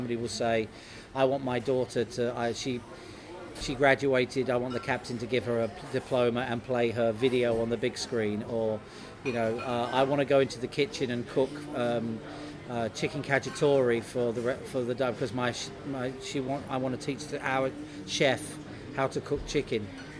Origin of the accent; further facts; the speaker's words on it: United Kingdom; Because I'm British.